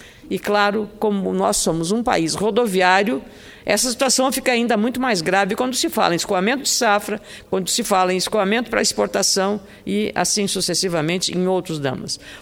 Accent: Rio Grande do Sul, Brazil; eu fico muito triste como gaúcha

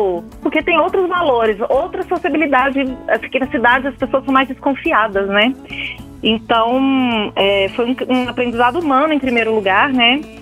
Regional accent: Goiânia, Goiás, Brazil; also born or lived in Barra do Garças; now in Brasília, Brazil; Isso, eu passei metade da minha infância em Goiânia e metade no Mato Grosso, em Barra do Garças, Mato Grosso.

